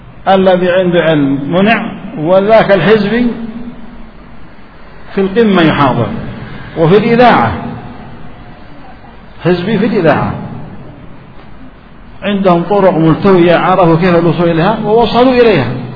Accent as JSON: {"language": "Arabic", "country": "Yemen", "said": "نحن عندنا في اليمن"}